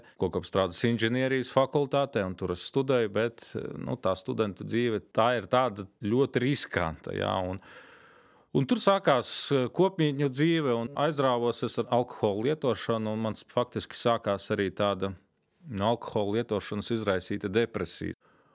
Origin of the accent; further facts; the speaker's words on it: Krāslava, Latgale, Latvia; born there; mēs piedzimām Krāslavā, Latgales pusē, un tad mūs ar helikopteru transportēju šeien uz Rīgu